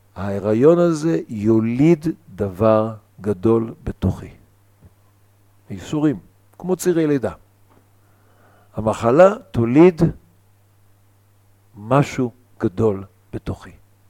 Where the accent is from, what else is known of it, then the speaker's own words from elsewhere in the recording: Eilat, Southern District, Israel; אני גדלתי באילת, על הים, הייתי שייט.